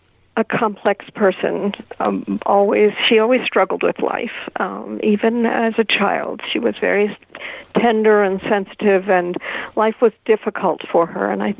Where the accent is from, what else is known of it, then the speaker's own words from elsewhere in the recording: New Jersey, United States; also born or lived in Indiana; Well, I was raised in New Jersey, born in Indiana. They moved around my life a lot.